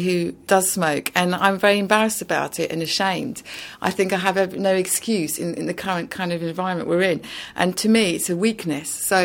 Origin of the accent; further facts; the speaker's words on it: London, United Kingdom; for me as a Londoner, speaking, you know, as a person, it is cheering to hear the London mayor say he wants to keep the diversity in London.